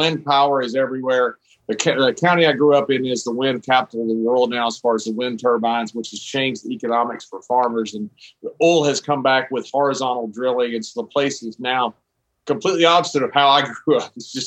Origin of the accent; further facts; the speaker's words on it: Sweetwater, Texas, United States; I was raised in Sweetwater, Texas, which is a small town out near the oil fields of Midland, Odessa. It was a really poor area when I grew up.